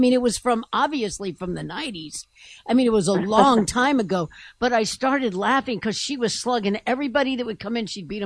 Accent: Boston, Massachusetts, United States; I said, well, I grew up in Boston, and they're all Democrats from that way.

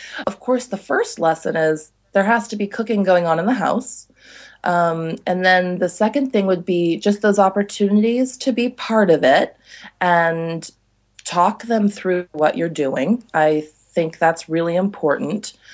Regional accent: California, United States; I grew up in California, where the season is 60 degrees every

